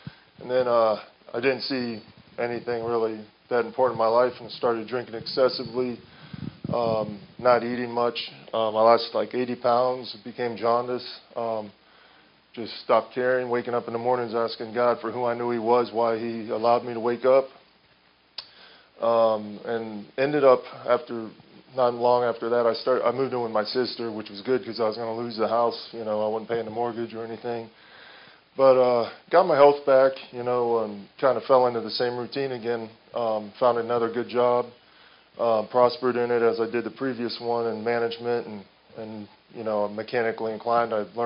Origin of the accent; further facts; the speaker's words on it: Florida, United States; I'm from Manatee County. I grew up in a dysfunctional alcoholic family.